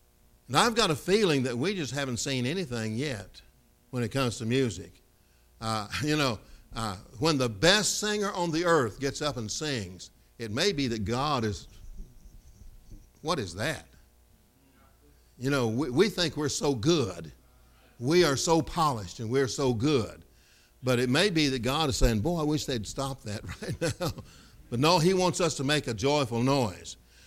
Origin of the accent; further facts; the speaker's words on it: Kentucky, United States; I grew up in Kentucky, as I told you this morning, and I love music, love to sing, and I started hanging around the local radio station